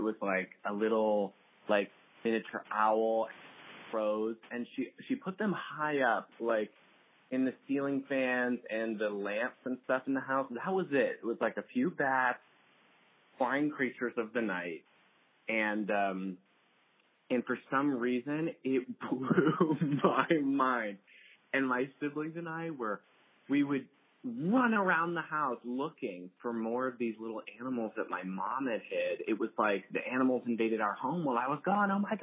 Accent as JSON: {"language": "English", "town": "Seattle", "region": "Washington", "country": "United States", "tie": "born or raised there", "lives_now": "Portland, United States", "said": "from Portland, Oregon. I grew up in Seattle."}